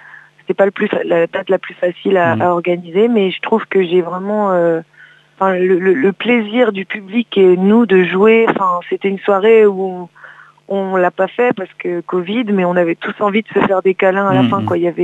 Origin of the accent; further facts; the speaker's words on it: Rennes, Brittany, France; also born or lived in Vitré; Enfin, Vitré, aux alentours. On va dire qu'on est plutôt de Rennes, Rennes, quoi.